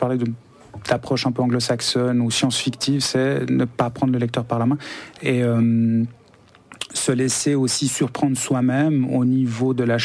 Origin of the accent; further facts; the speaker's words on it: Montevideo, Uruguay; porteur d'une certaine culture sud-américaine, enfin uruguayenne, en l'occurrence du Rio de la Plata, parce que je viens de Montevideo, donc qui est au nord du Rio de la Plata